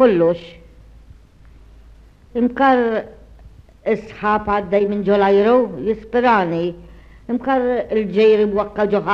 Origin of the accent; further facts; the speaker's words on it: Victoria, Gozo, Malta; Minn hawn ir-Rabat, Victoria Awdex.